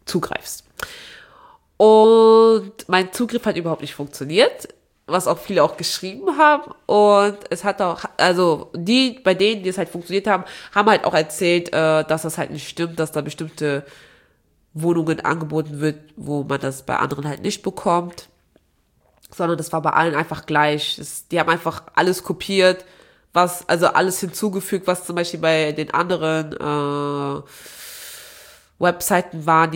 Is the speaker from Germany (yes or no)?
yes; Aachen, North Rhine-Westphalia, Germany; ich bin ja in Aachen geboren, aufgewachsen, so, ne?